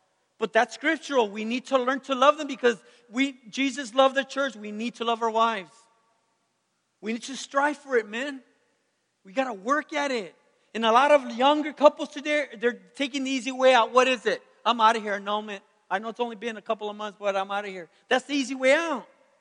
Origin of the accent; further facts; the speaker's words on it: Brawley, California, United States; Oh, I was a Pinocchio from Brawley, man.